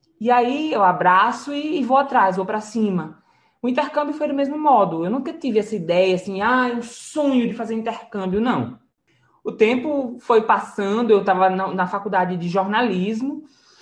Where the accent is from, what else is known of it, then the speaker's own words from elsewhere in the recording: Natal, Rio Grande do Norte, Brazil; Eu sou de Natal, Rio Grande do Norte